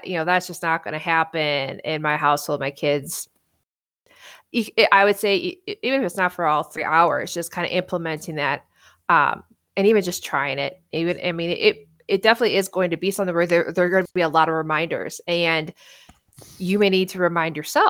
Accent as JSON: {"language": "English", "region": "Wisconsin", "country": "United States", "tie": "born or raised there", "said": "when you think about where we grew up in Wisconsin and how Easter is typically very early spring, it probably didn't happen all that often."}